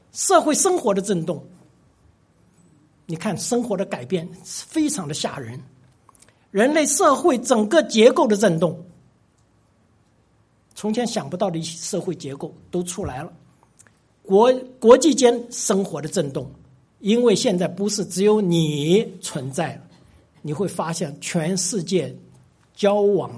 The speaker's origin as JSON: {"language": "Chinese", "country": "China", "said": "我们中国人尤其都知道，还在中国发生的很多"}